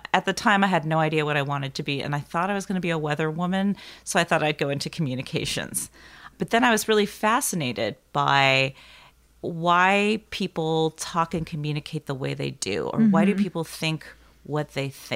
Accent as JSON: {"language": "English", "region": "Oregon", "country": "United States", "tie": "born or raised there", "also_born_or_lived": "Bay Area", "said": "Well, I grew up in Oregon, and then we moved in 86 to Northern California, to the Bay Area."}